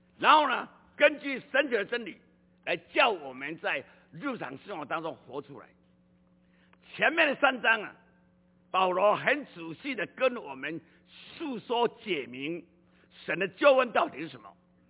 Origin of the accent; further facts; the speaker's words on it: Taiwan; accent: Taiwanese Mandarin; 我怕你们不容易听懂我这个台湾国语